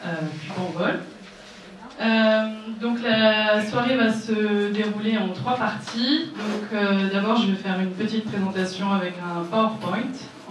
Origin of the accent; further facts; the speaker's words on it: Paris, Île-de-France, France; donc j'ai 29 ans, je suis parisienne d'origine et je suis installée ici depuis janvier.